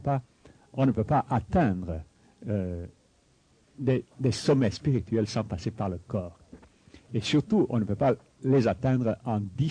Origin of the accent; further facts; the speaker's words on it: Belgrade, Serbia; Je suis né en Yougoslavie, à Belgrade, en 1925. Et ma mère était belge, mon père était serbe. J'ai reçu une éducation à la française, j'ai fréquenté des écoles françaises en Serbie, en Yougoslavie